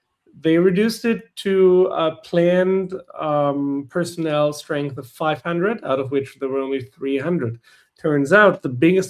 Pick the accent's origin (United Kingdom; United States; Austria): Austria; Even my home country of Austria has improvements by and far.